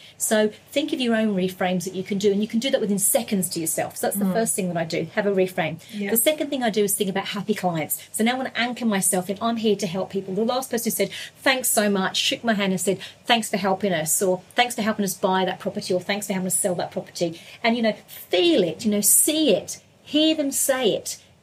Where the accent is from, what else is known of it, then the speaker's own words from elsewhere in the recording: England, United Kingdom; I grew up in England.